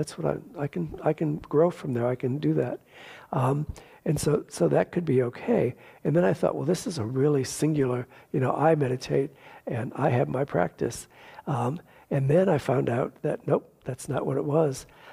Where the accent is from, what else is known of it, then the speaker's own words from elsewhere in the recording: Detroit, Michigan, United States; as a little gay boy growing up in Detroit in the 50s and 60s